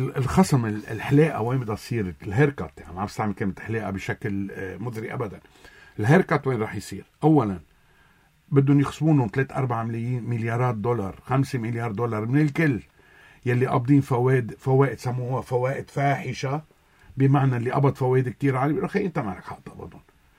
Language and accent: Arabic; Lebanon; عندنا بلبنان